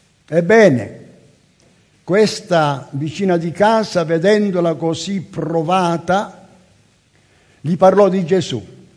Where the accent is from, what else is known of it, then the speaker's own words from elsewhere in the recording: Calabria, Italy; first language Calabrian; Io sono calabrese e sicuramente voi lo scoprirete che sono calabrese. Questa è una chiesa dove ci sono molte lingue, la mia lingua è la lingua calabrese.